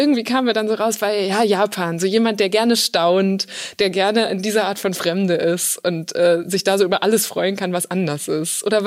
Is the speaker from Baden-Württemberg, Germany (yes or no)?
no; North Rhine-Westphalia, Germany; Und ich komme auch aus NRW